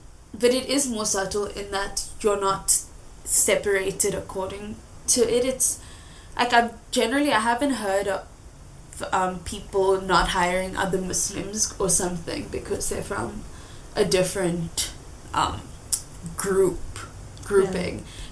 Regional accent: Gujarat, India; So even if I was a Hindu, because I'm Gujarati, even her parents would not like me.

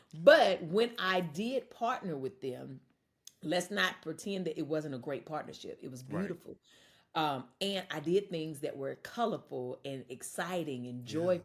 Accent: North Carolina, United States; I'm from North Carolina. I'm from a very small town. You know, I used to cover my accent for many, many years and I don't do that anymore.

